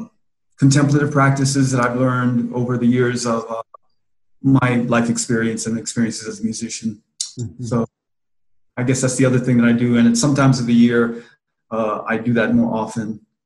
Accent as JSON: {"language": "English", "town": "Washington", "region": "District of Columbia", "country": "United States", "tie": "born or raised there", "said": "whether it's the gospel choirs at the Catholic church I grew up in Washington, D.C., they have a gospel choir and they have a praise dance"}